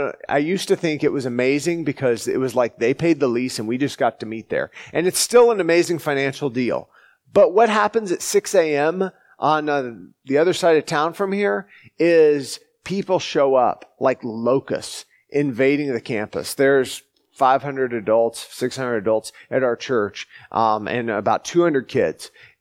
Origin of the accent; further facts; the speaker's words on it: the South, United States; I grew up in the South, but so if you hear a y'all, forgive me.